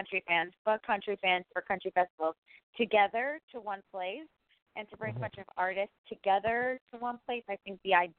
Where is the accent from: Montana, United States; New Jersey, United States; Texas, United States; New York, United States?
New Jersey, United States; Freehold; I mean, I grew up in Freehold.